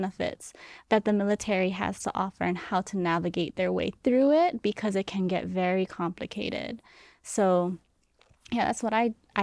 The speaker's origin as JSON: {"language": "English", "region": "Hawaii", "country": "United States", "tie": "born or raised there", "moved": "as an adult", "lives_now": "Guam", "said": "Yes. Yeah, so born and raised in Hawaii, developed my career in Guam."}